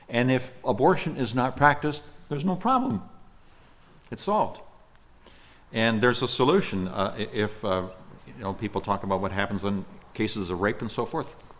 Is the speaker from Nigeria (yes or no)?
yes; Nigeria; Keep in mind that I grew up in Nigeria, West Africa, one of the troubled nations.